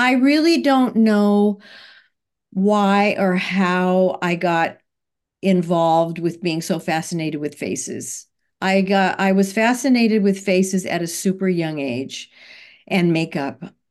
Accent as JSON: {"language": "English", "town": "Newhall", "region": "California", "country": "United States", "tie": "born or raised there", "said": "Well, I grew up in Los Angeles. I grew up in a small town called Newhall, California, which I still live."}